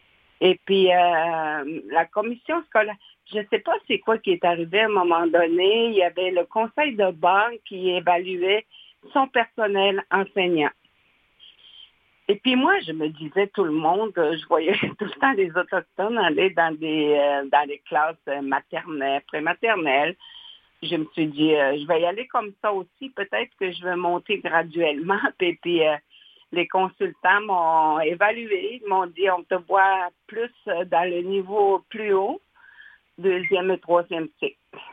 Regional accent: Natashquan, Quebec, Canada; je suis revenue dans la communauté de Ouachas, parce que je suis native de Natashquan

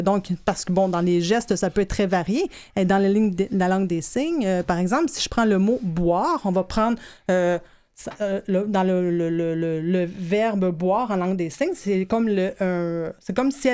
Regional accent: England, United Kingdom; first language British Sign Language; French is a second language; je viens d'Angleterre. Hein? Oui. Donc, ma première langue, c'est la langue des signes, la British Sign Language. Quand j'ai commencé à apprendre la LSQ, j'avais un petit accent. Et quand j'apprends la SL, j'ai un accent également anglais.

